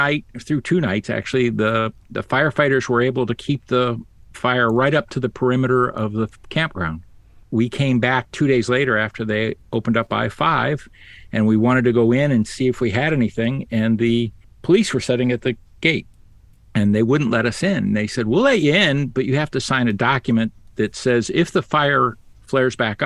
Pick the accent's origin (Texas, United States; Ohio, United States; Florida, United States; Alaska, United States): Ohio, United States; Growing up in Ohio, like you guys